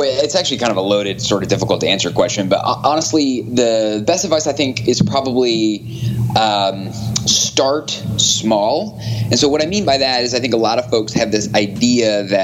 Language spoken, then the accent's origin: English; Dayton, Ohio, United States; Well, I'm originally from Dayton, Ohio